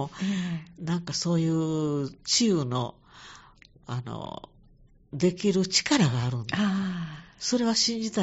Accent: Osaka, Japan; 私は堺で生まれて、はい、あの泉州地方で育ったんで

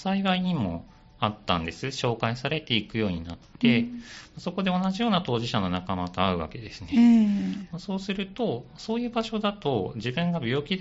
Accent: Nara, Japan; now in Sanda, Japan; もともと奈良県で生まれ育っているので、ちょっとサンダとは縁がなくて、十数年前に引っ越してきたというような形ですね。

